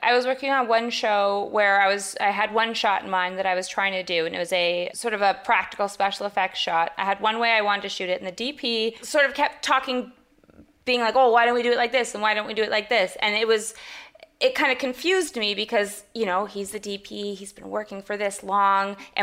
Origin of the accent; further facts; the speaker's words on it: Canada; I mean, I'm Canadian as well